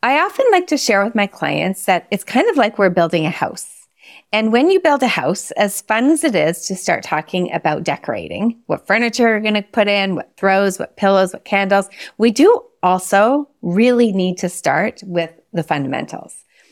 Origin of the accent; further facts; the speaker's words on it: Montreal, Quebec, Canada; and I come from Montreal, and it actually just sounded like a regular winter day for Montreal.